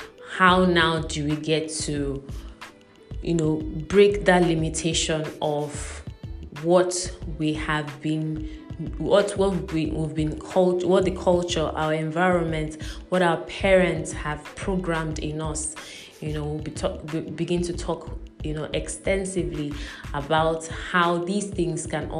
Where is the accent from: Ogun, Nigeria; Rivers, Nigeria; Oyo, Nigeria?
Rivers, Nigeria; now in Lagos, Nigeria; I am speaking from Lagos, Nigeria. I am based in Lagos, Nigeria, but I am originally from Rivers State, also in Nigeria.